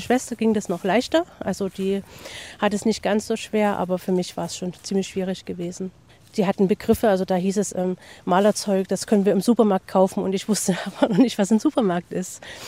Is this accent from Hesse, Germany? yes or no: yes; Hesse, Germany; also born or lived in Chemnitz; Ich bin in Karl-Marx-Stadt geboren, dem heutigen Chemnitz. Und meine Eltern, die sind direkt nach der Wende, sind die in den Westen gegangen, nach Hessen gezogen und haben uns Kinder dann mitgenommen.